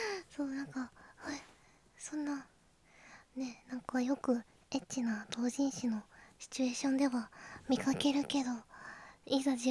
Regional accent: Kansai, Japan; 出身地は関西です。関西のどこかです。

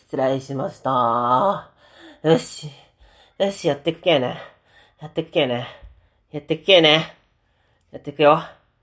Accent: Hiroshima, Japan; 私、生粋の広島人でございまして、

